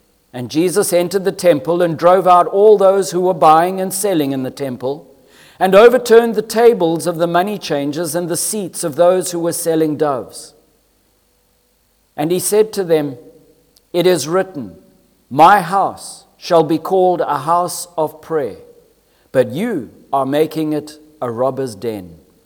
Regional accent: Zimbabwe; for I come from Zimbabwe, and I know of his travels, and truly I know what he's done here in Africa

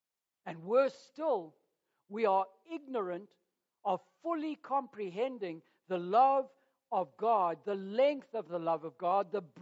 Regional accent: Zimbabwe; on the farm that I was raised at in Zimbabwe

